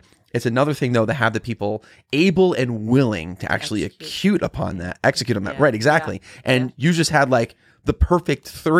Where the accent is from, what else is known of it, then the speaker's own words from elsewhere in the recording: East Meadow, New York, United States; Oh, okay. I actually grew up in East Meadow, so